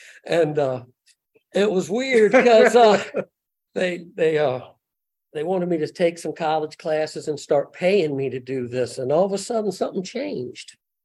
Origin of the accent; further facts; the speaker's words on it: Vicksburg, Mississippi, United States; Now, I am a redneck from Vicksburg, Mississippi.